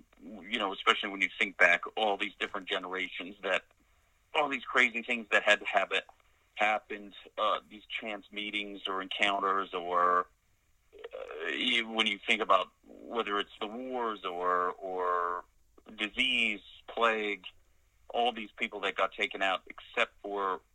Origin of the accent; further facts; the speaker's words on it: Canada; I'll always be Canadian and have the certain sensibilities and kind of a shared experience of as a Canadian.